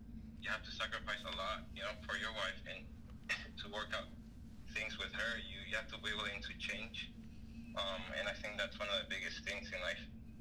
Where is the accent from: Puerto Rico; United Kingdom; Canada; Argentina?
Puerto Rico; Trujillo Alto; now in Orlando, United States; Bro, Trujillo Alto, Puerto Rico.